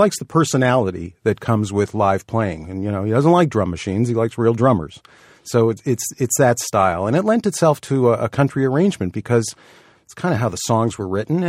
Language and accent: English; Toronto, Ontario, Canada; Yeah, growing up in Toronto in the 60s, we all got into music.